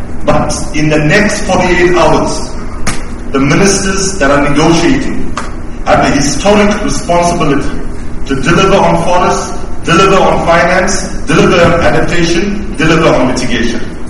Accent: Durban, KwaZulu-Natal, South Africa; In the spirit of transparency, I should say that I am from Durban.

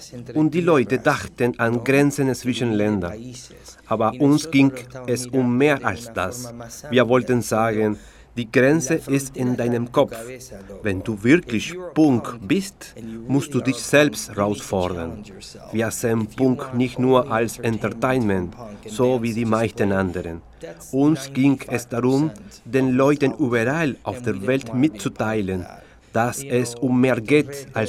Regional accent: Uruguay; Ich komme, wie gesagt, aus Uruguay.

